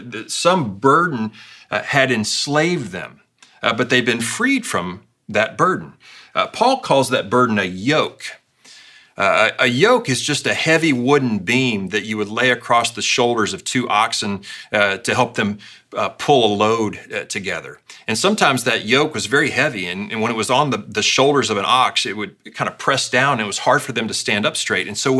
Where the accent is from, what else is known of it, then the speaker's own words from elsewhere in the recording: United States; I'm an American. I live in the land of the free.